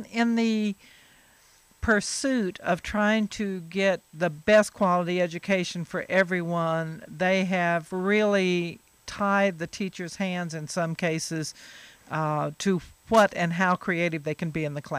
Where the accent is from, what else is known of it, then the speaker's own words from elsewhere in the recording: Oak Ridge, Tennessee, United States; And growing up in Oak Ridge, Tennessee, nothing was older than 1941.